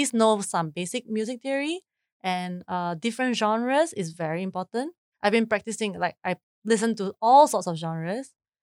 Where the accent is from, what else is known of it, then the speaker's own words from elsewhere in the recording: Belize; But it was an eye-opening experience for me, knowing that I came from Belize. I don't have much resources.